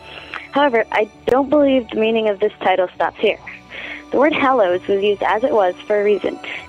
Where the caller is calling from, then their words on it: St. Louis, Missouri, United States; I'm 16. I'm from St. Louis, Missouri.